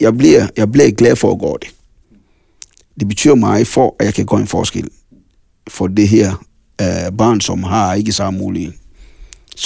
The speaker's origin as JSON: {"language": "Danish", "country": "Ghana", "lives_now": "Denmark", "said": "Jeg føler mig, jeg føler mig ghaneser, men jeg er dansker."}